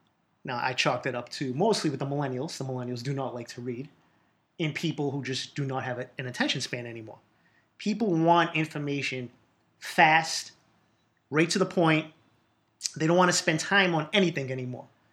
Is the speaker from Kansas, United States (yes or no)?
no; Boston, Massachusetts, United States; from my childhood, growing up in East Boston, a.k.a. Eastie. It's not just an airport.